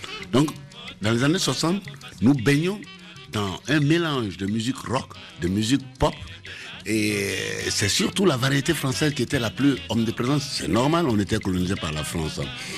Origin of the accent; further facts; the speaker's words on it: Gorogo, Savanes, Côte d’Ivoire; Dans les années 60, moi j'étais en Côte d'Ivoire, mon pays natal. Je suis né à Gorogo, dans le nord de la Côte d'Ivoire.